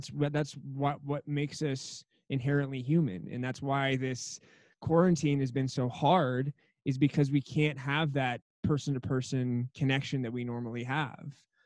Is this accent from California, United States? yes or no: yes; La Jolla, California, United States; And yeah, so like I grew up in La Jolla, California for the first 12 years. And yeah, we were in a little redwood forest cabin.